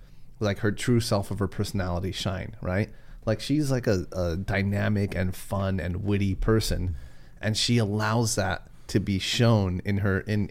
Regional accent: Mexico; now in United States; I see my family... like I said, we're immigrants from Mexico, right?

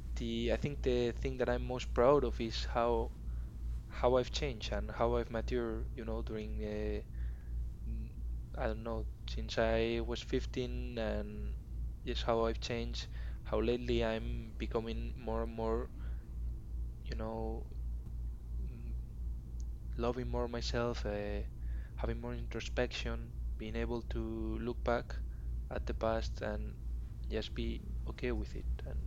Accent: Madrid, Community of Madrid, Spain; English is a second language; I am from Madrid in Spain. I am a 21-year-old guy

